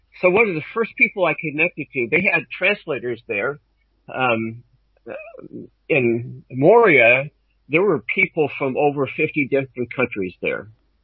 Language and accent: English; Oregon, United States; more compact than I'm from Eastern Oregon, which is a very rural place, very spread out.